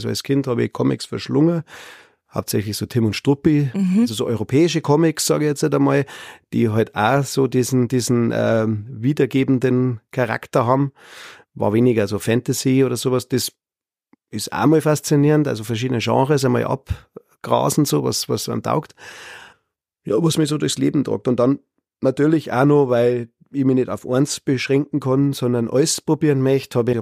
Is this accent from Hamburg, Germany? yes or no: no; Pullach, Bavaria, Germany; also born or lived in Munich; Aufgewachsen im Speckgürtel, sage ich jetzt einmal, Pullach, Helges Greit. Mein Vater war da am Bauhof. Also insofern ein Isartaler, immer schon. Ich ging auf die Schule gegangen, dann habe ich 10 Jahre in Otterfing gewohnt und jetzt bin ich da.